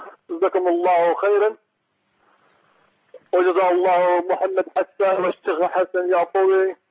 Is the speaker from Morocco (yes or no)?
yes; Morocco; now in Spain; نحن في إسبانيا، أنا موري من المغرب من إسبانيا